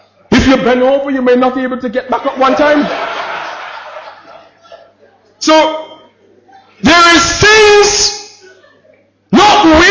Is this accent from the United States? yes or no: no; St. Kitts & Nevis; You know, I come from St. Kitts, and as a young lad, I say it before I got married, you know, every day we had a meeting.